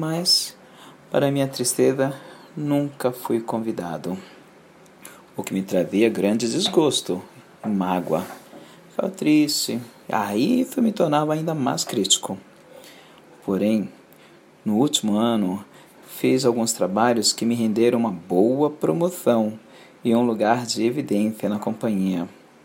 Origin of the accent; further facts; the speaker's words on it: São Paulo, Brazil; sou de São Paulo, capital